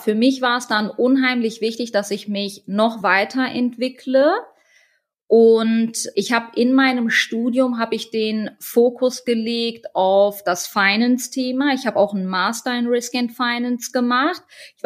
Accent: Halle, North Rhine-Westphalia, Germany; born there; Geboren in Ostwestfalen-Lippe, um es genau zu sagen, in Halle-Westfalen. Das ist eine Region mit vielen Mittelständlern, eine wirtschaftlich sehr, sehr robuste Region.

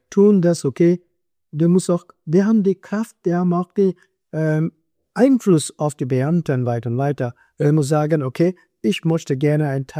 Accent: India; German is a second language; now in Germany; Ja, ich ursprünglich komme aus Indien, aber meine Heimat momentan ist Deutschland.

